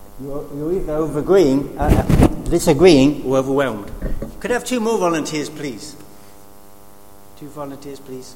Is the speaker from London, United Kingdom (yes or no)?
no; Norwich, East of England, United Kingdom; I'm from Norwich.